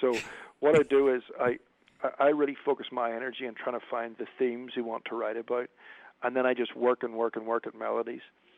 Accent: Northern Ireland, United Kingdom; I am from Northern Ireland, so everything that is part of the Irish tradition and the Scotch-Irish tradition is what informs how I write as a musician.

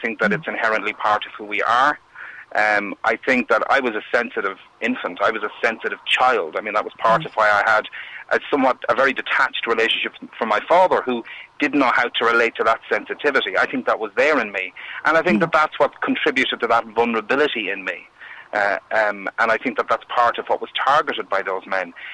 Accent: Wexford, Leinster, Ireland; moved away; I fled my hometown, Wexford, in January of 1984.

